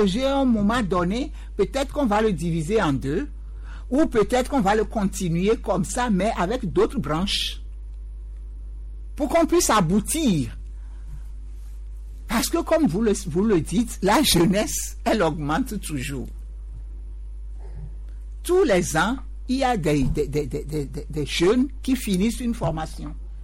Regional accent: Togo; nous sommes tous des Togolais, là.

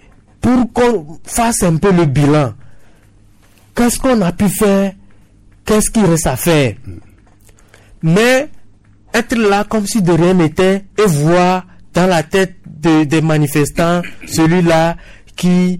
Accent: Togo; il faut qu'on s'écoute en tant que Togolais.

